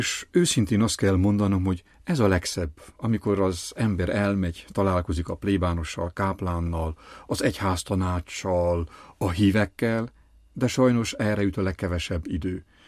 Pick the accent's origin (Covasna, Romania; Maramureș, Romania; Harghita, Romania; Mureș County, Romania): Covasna, Romania; mind a ketten háromszékiek vagyunk